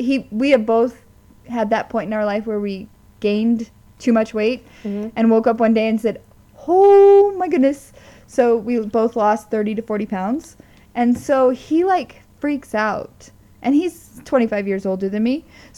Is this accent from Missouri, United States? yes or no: yes; Missouri, United States; So I'm from Missouri, so I'm going to tackle the Missouri one